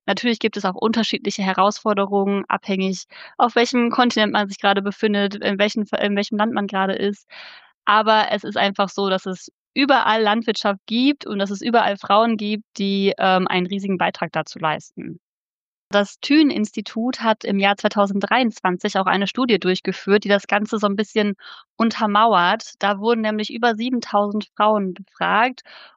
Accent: Dorsten, North Rhine-Westphalia, Germany; ich komme aus Dorsten

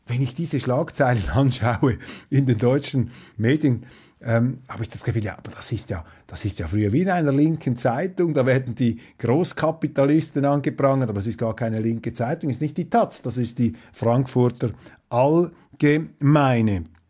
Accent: Switzerland; Da bin ich etwas skeptisch als Schweizer. Ich sage einfach, als Schweizer musst du dir alle Fluchtwege und Notausgänge in der Weltpolitik offen halten

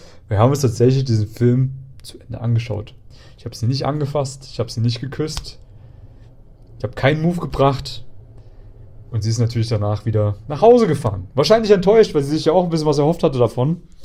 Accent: Thuringia, Germany; Erfurt ist praktisch eine der größten Städte, die in der Nähe von meiner Heimatstadt ist.

